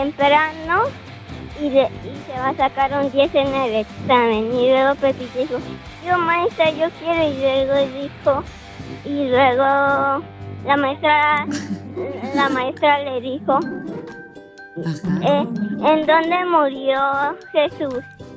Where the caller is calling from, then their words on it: Guadalajara, Jalisco, Mexico; De Guadalajara.